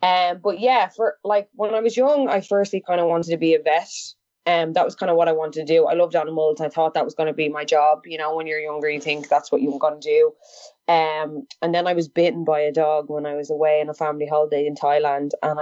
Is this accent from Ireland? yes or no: yes; Dublin, Leinster, Ireland; I am 27 years of age. I'm from Dublin in Ireland